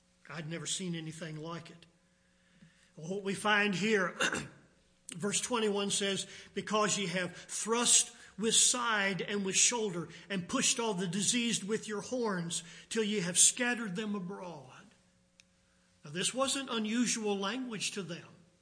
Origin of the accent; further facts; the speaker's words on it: Virginia, United States; I remember I didn't grow up around sheep, but growing up in Virginia, we had plenty of hogs. Everybody raised hogs, it seemed, and I even worked in a hog slaughter plant as a kid.